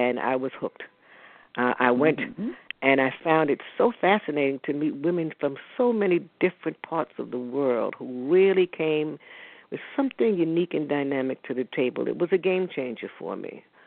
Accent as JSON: {"language": "English", "region": "North Carolina", "country": "United States", "said": "But my family … We are from North Carolina."}